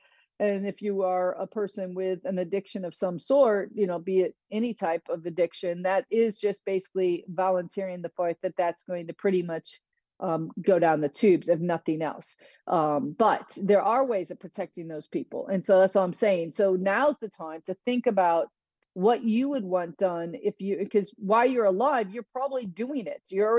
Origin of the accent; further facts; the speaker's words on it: Australia; I'm Australian. Obviously, I like dark roast.